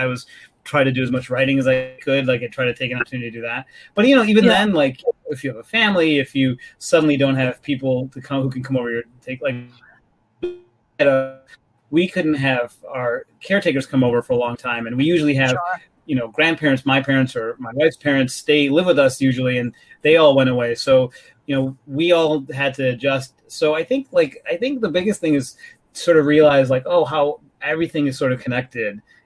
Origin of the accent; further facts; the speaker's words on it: Chicago, Illinois, United States; My parents are from Bangalore and Mysore, South Indian. And I mean, I grew up in Chicago. I didn't grow up around the film industry.